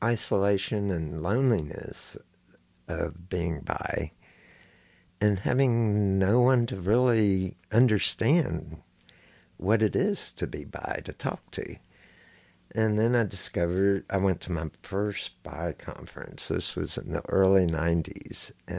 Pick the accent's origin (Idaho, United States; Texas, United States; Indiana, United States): Texas, United States; Houston; I grew up here in Houston, Texas.